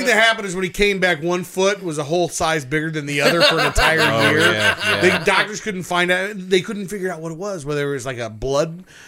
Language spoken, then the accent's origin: English; Coventry Township, United States; I grew up over in Coventry Township.